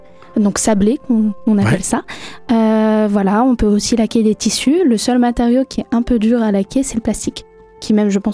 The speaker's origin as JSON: {"language": "French", "town": "Le Mans", "region": "Pays de la Loire", "country": "France", "said": "Alors moi je suis originaire du Mans. Donc une pure Mancelle."}